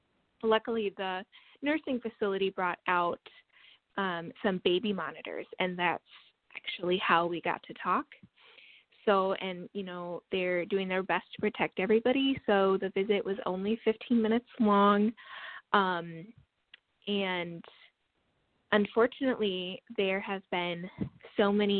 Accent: La Crosse, Wisconsin, United States; now in Madison, United States; I am from Wisconsin. I am from La Crosse, Wisconsin, which is on the south side of the state.

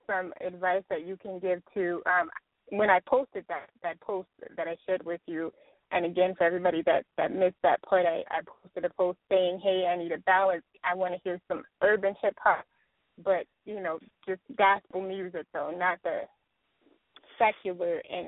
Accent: Texas, United States; I'm a really big fan of … out of Texas. I'm from Texas.

